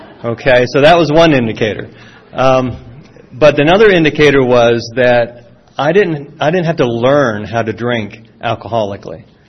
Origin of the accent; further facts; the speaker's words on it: the South, United States; accent: southern; picked up a nice southern accent. And when I joined the Air Force, again, they told me I had to lose my accent.